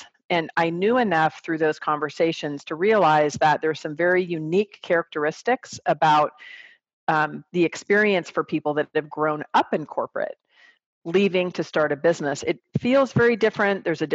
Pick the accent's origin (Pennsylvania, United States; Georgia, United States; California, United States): California, United States; and I'm from the Bay Area originally.